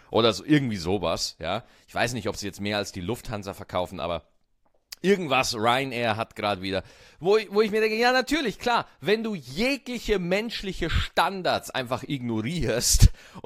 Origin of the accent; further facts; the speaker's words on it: Berlin, Germany; Also als Berliner, Berlin ist so eine geile Stadt, ja.